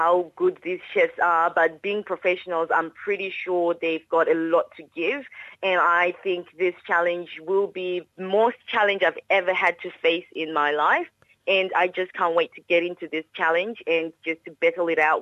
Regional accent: Zimbabwe; I'm originally from Zimbabwe, which is in Southern Africa.

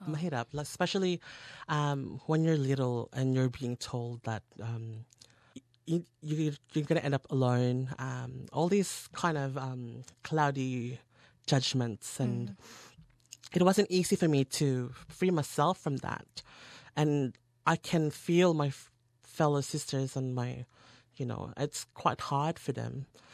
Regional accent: Philippines; accent: Filipino; And because my Filipino accent was very strong.

